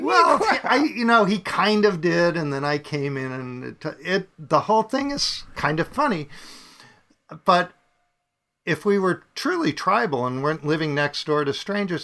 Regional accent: East Coast, United States; And because I'm from the East Coast, I went and bought a generator. That's what you in the East Coast, you have blizzards and you have generators.

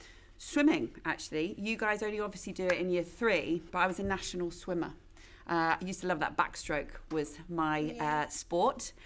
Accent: Berkhamsted, East of England, United Kingdom; also born or lived in Norfolk; I started off growing up in Berkhamsted, okay, and I went to a little school called Greenway. But my dad became a headmaster. So actually, I then moved to Norfolk and I went to my dad's school.

